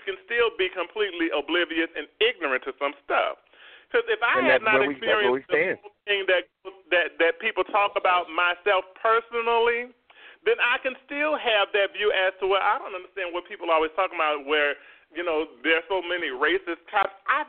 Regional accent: New Orleans, Louisiana, United States; now in Georgia, United States; I'm a black man that grew up in the South. I grew up in New Orleans just like you did for the most part.

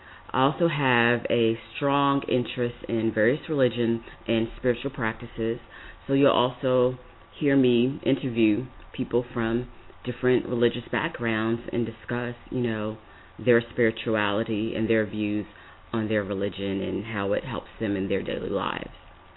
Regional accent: Raleigh, North Carolina, United States; I am originally from North Carolina, born and raised Raleigh, North Carolina.

